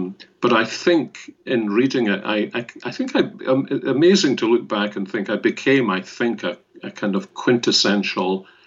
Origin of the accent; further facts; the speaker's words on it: Glasgow, Scotland, United Kingdom; I was born and brought up in Glasgow, although my family comes from the north of Scotland. Born in the east end of Glasgow, went to school there. Didn't leave Glasgow until I went away to university.